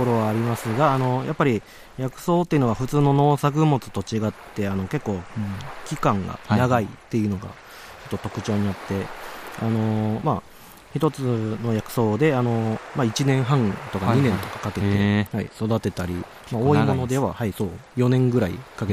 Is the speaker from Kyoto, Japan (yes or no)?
yes; Maizuru, Kyoto, Japan; 自分の地元、舞鶴市の、まあ、金剛院があるあたりであって、うん、ここ高浜とすごい県境を挟んですぐ近くの地域出身なんですけど